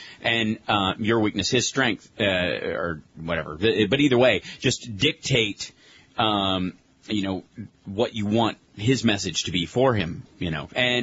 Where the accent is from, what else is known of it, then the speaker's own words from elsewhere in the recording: Kentucky, United States; Yeah, I think there's a couple of belief systems in the South, and I grew up in Kentucky, and one of them is ignorance equals innocence.